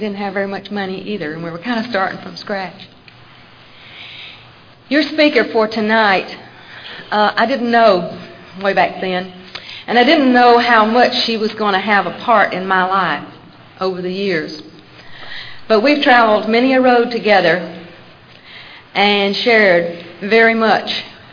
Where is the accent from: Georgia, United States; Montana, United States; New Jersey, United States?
Georgia, United States; St. Simons Island; I'm from St. Simons Island, Georgia.